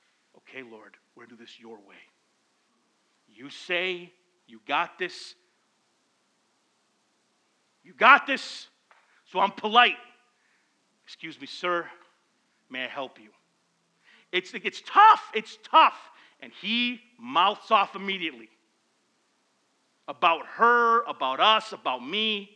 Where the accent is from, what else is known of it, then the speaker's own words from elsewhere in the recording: Flint, Michigan, United States; We grew up in Flint. It was a tough life. We grew up on the east side.